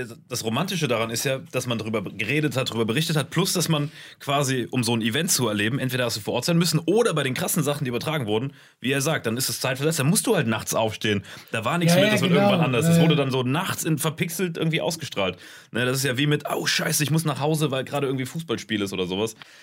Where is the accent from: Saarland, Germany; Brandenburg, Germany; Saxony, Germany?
Saarland, Germany; Bei uns im Saarland gab es Gesichterparty.